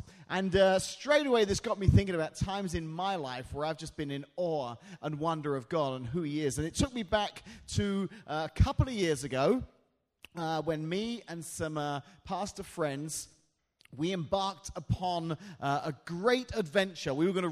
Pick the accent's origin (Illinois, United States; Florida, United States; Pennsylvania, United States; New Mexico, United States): Illinois, United States; Washington; I'm a friend of Ben and Joe's, and I've been here a few times. Love coming here. I come all the way from Washington, Illinois, which you probably figured out from the accent.